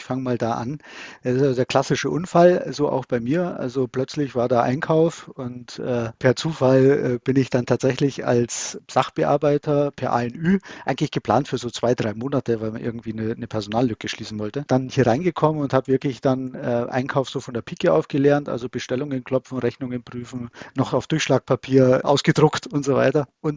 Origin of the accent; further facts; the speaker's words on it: Munich, Bavaria, Germany; italienischer Abstammung, immer noch italienischer Staatsbürger sogar. Der Akzent verrät's eben auch. Bayer, gebürtiger Münchner, Münchner Kindl sozusagen. Bin 44 Jahre jung